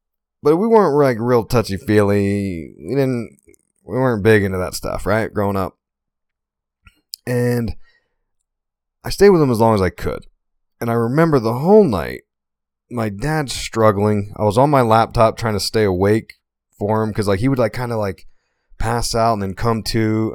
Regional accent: Pennsylvania, United States; now in Utah, United States; okay, so I grew up in Pennsylvania, right? PA? I grew up in PA. but I live in Utah, right? Because I was in the military, moved around a bunch. Here I am in Utah.

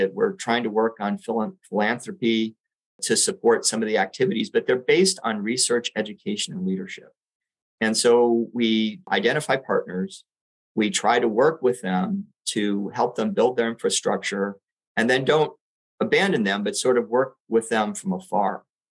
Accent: Puerto Rico; moved away; I grew up in Puerto Rico.

